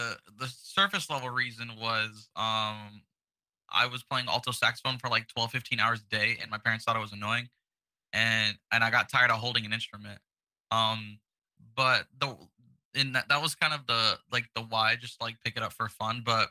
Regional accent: Tulsa, Oklahoma, United States; also born or lived in Wisconsin; I grew up in Tulsa, Oklahoma. I was there. I grew up there until I was around 5 or 6. And then I went to Wisconsin for a couple years and then back to Oklahoma.

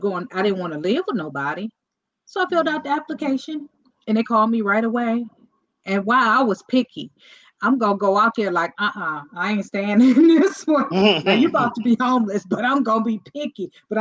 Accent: Cleveland, Ohio, United States; I'm from Cleveland, Ohio. I don't live in Cleveland now, but I'm from Cleveland, Ohio.

